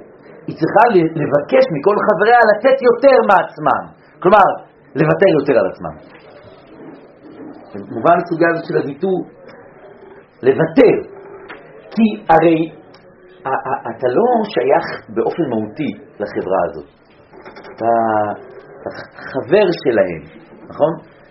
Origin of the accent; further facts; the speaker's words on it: Belgium; now in United Kingdom; גדלתי בבלגיה, אז אני בלגי. הרי ברגע שאני החלטתי לעזוב את בלגיה, להגר לבריטניה